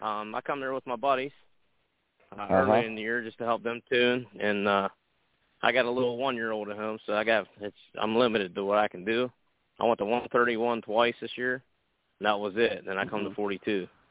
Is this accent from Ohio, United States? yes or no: yes; East Liverpool, Ohio, United States; I'm from East Liverpool, Ohio.